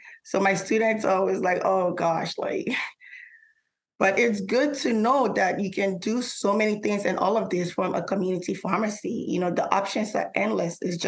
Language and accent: English; Nigeria; Nigerian food. I'm from Nigeria. I enjoy cooking Nigerian food.